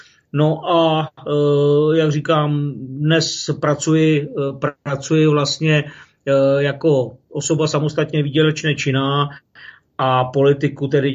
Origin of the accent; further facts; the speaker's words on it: Prague, Czechia; No tak já jsem rodilý Pražák, nevím, jestli to je dneska něco pyšného nebo ne, nicméně narodil jsem se v Praze, jsem 69. ročník, takže už taky pár let něco pamatuji. No a vyrůstal jsem v Praze